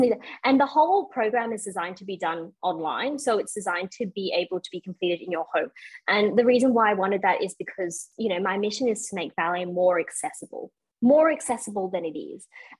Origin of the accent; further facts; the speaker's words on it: Perth, Western Australia, Australia; also born or lived in Sydney / Melbourne; Yes, so that is, I'm moving back to Perth. I grew up in Perth, lived in Sydney, lived in Melbourne, now live on the south coast of Sydney, back to Perth.